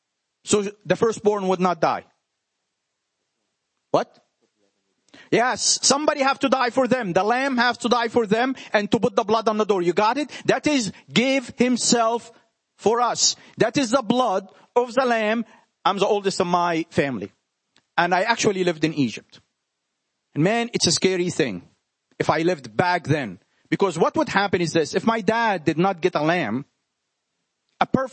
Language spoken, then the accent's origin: English; Jerusalem, Jerusalem District, Israel; English is a second language; These guys, I come from Jerusalem and I got to tell you everything about the Old Testament.